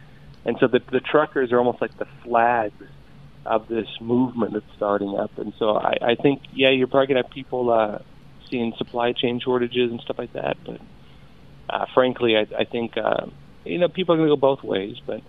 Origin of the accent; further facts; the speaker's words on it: San Diego, California, United States; now in New York, United States; I mean, I'm complaining being here in New York. Like, I'm from San Diego. So I'm still not used to the cold.